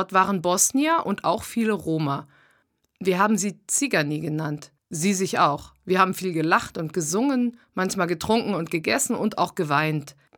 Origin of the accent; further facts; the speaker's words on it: Mettmann, North Rhine-Westphalia, Germany; in meinem Heimatort Mettmann bei Düsseldorf